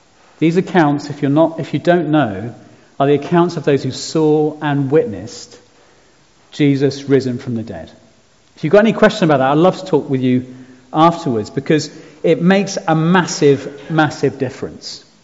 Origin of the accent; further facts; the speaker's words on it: United Kingdom; Now, I'm pretty British.